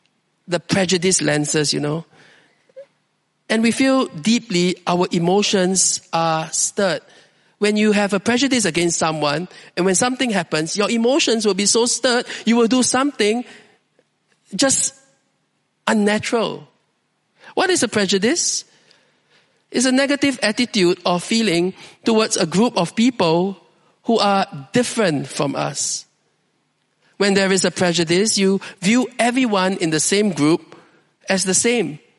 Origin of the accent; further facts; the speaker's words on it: Singapore; Then I say, no, I'm Chinese. Which part of China? I say, no, I'm a Singaporean.